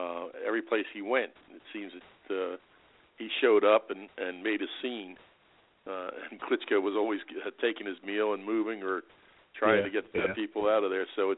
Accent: New York, United States; born there; I was born in New York, and that venue would be packed with my supporters.

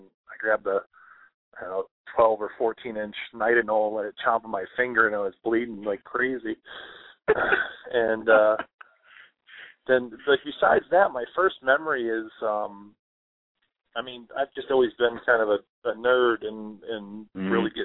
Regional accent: Florida, United States; Oh, man, I grew up in Florida.

